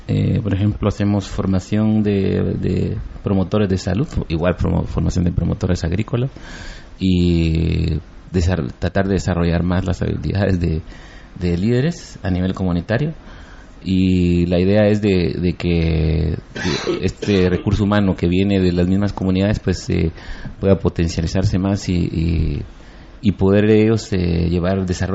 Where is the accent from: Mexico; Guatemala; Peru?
Guatemala; vengo de Guatemala